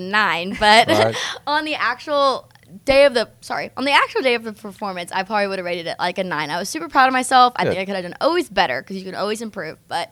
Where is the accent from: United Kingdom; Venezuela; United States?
United States; Lawton, Oklahoma; I'm from Lawton, Oklahoma.